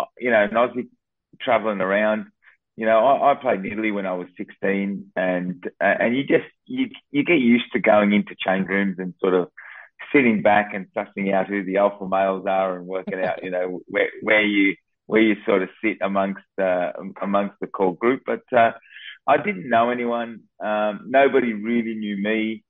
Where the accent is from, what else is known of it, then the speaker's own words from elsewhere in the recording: Australia; being Australian